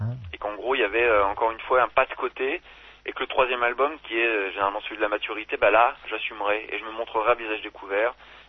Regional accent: France; parce que je trouve ça toujours compliqué quand on est français

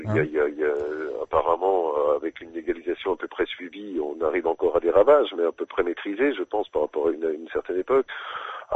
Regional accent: Dijon, Bourgogne-Franche-Comté, France; non, je suis pas de Paris. On m'a souvent affublé de cette expression Titi parisien. Je suis pas du tout parisien. Et c'est … un autre chanteur

